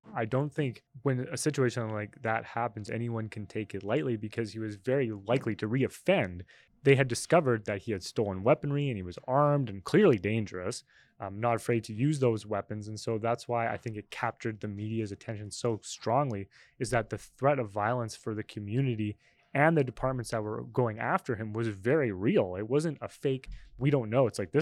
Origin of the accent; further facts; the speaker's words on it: Canada; We're from Canada, obviously.